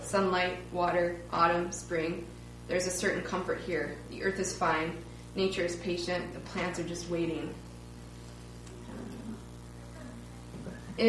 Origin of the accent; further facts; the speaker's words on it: Toledo, Ohio, United States; So I'm from the Toledo, Ohio area, and close to where I live is Detroit, Michigan